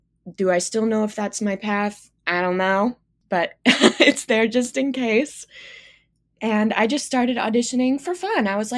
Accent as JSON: {"language": "English", "town": "Wichita", "region": "Kansas", "country": "United States", "said": "So I'm from Mays, Kansas. It's a little town outside of Wichita that I like to say I'm from so that people don't know I'm from Wichita."}